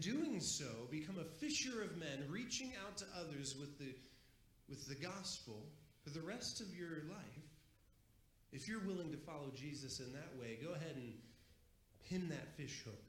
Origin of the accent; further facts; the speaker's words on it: Van Wert, Ohio, United States; rode up to my hometown of Van Wert, Ohio, got off the bus